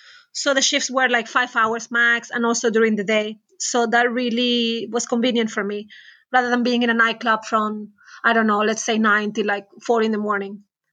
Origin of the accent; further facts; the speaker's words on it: Venezuela; Well, I'm originally from Venezuela. So our culture is already quite colorful and flamboyant.